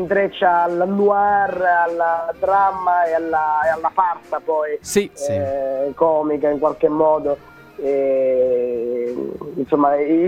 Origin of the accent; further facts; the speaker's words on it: Sicily, Italy; sono siciliano